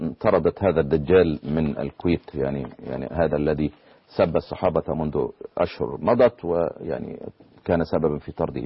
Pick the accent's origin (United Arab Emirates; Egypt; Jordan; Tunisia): Egypt; لأن حتى عندنا في مصر معظم المصريين بيعتقدوا أن الشيعة بيقولوا